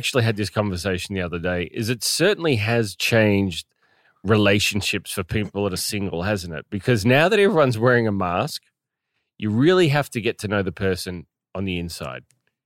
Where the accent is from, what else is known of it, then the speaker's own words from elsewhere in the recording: New Zealand; born there; I was born in New Zealand, yeah.